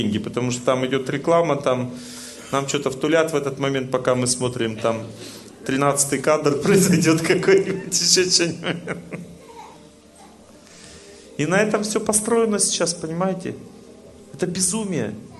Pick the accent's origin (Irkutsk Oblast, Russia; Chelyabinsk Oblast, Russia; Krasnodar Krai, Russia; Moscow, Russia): Krasnodar Krai, Russia; Я вот, допустим, из Краснодара прилетаю. Из деревни своей приезжаю в Краснодар.